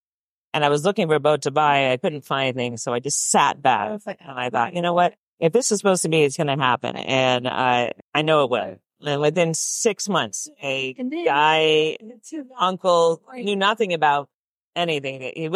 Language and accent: English; Connecticut, United States; And so I grew up sailing in Connecticut all my life.